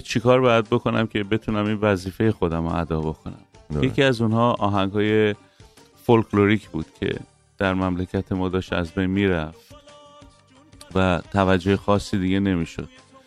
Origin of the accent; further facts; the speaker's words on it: Tehran, Tehran Province, Iran; born there; من هر کسی از من این سوالو میکنه من میگم ایرانی هستم، چون فرقی نمیکنه، همه قوم ها جزیره صف هستیم و ایرانی هستیم، ولی من تهران به دنیا اومدم